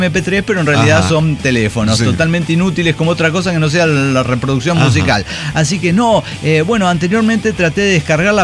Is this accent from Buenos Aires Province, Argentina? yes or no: no; Villa Ángela, Chaco, Argentina; Villa Ángela, provincia del Chaco, mi ciudad natal.